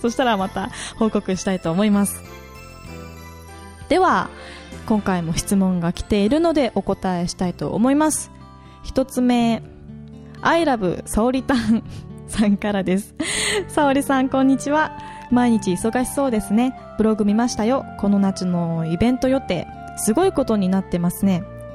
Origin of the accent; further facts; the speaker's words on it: Tomakomai, Hokkaido, Japan; 生まれも育ちも苫小牧なんで愛してます。